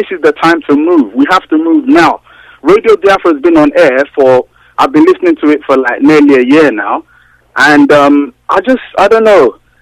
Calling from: London, United Kingdom; I'm calling from London.

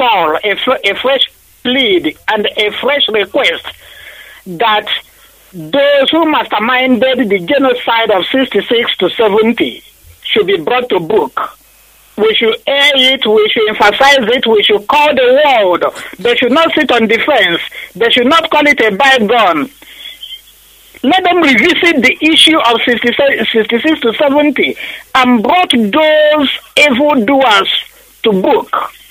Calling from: Warminster, South West England, United Kingdom; I'm calling from Wilshire, from Warminster in Wilshire, United Kingdom.

